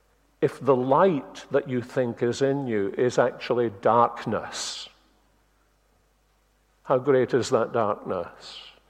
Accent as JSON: {"language": "English", "town": "Glasgow", "region": "Scotland", "country": "United Kingdom", "said": "I'm a Glaswegian, so I knew nothing about darkness until we went to live on the island of Unst, the most northerly island in the United Kingdom."}